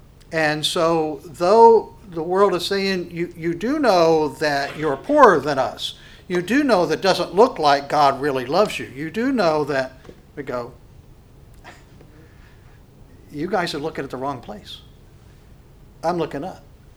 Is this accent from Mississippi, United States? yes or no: no; Monongah, West Virginia, United States; I'm from West Virginia, so it would be back to Monongah, West Virginia.